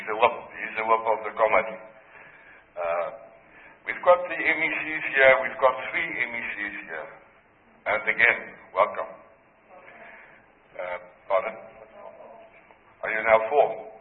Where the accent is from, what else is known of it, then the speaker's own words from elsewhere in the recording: Eastern Cape, South Africa; born there; I was born in Eastern Cape, so I've got a soft spot for the Eastern Cape, especially Port Elizabeth, because I also studied there.